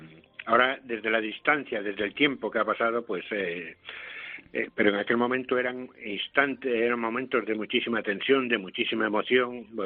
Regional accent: Spain; como español, como Guardia Civil

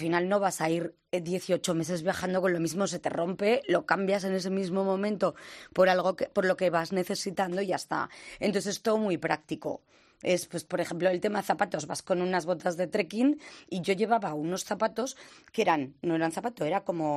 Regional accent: Zaragoza, Aragon, Spain; accent: maño; also born or lived in Basque Country / Catalonia; yo soy de Zaragoza. Y cuando estoy en Zaragoza tengo un acento maño de la leche. Cuando voy a Euskadi se me viene todo el acento vasco que cogí durante la carrera. Y bueno, como también he vivido en Cataluña, pues a veces me sale el ramalazo catalá.

